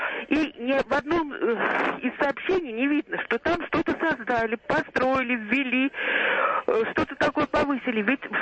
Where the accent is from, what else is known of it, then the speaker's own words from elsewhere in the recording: Moscow, Russia; я из Москвы.